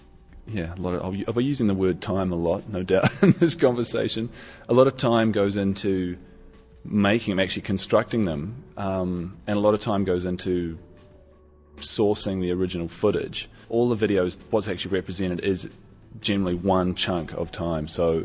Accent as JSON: {"language": "English", "region": "Auckland", "country": "New Zealand", "tie": "born or raised there", "moved": "yes", "lives_now": "Melbourne, Australia", "said": "Well, I'm actually born in New Zealand and raised in Auckland, but now officially an Australian artist"}